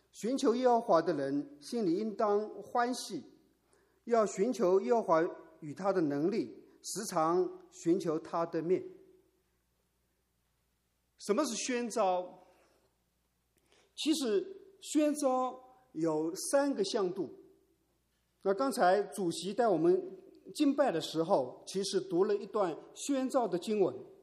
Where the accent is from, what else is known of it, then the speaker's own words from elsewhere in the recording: China; 今年对我们中国人来说很特别，一月份可以过两次年